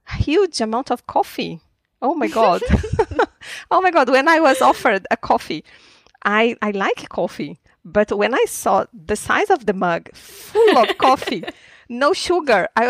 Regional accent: Brazil; English is a second language; now in Sweden; I'm coming from Brazil and here mm-hmm. in Sweden

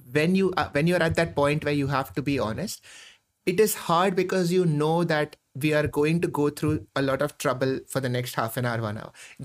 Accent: Kerala, India; I'm from Kerala, by the way, so I'm already a fan of coconut trees.

